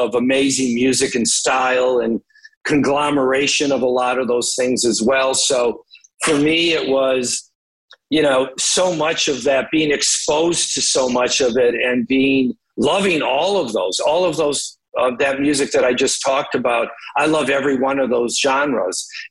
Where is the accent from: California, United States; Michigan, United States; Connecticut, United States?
Michigan, United States; Detroit; growing up in Detroit, as you well understand